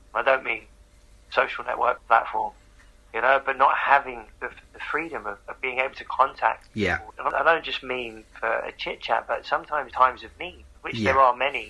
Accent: London, United Kingdom; I grew up in Hackney, right?

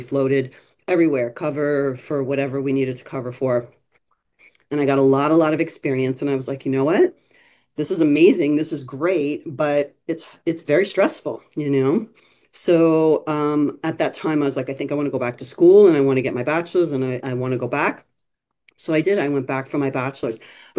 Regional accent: East Meadow, New York, United States; when I grew up in East Meadow. So I went to East Meadow High

